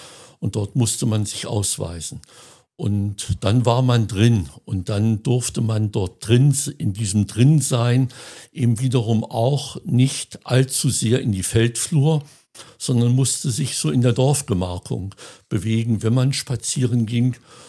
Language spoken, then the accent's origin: German; Keller, Thuringia, Germany; Ich bin in Keller geboren am 1. Oktober 1956.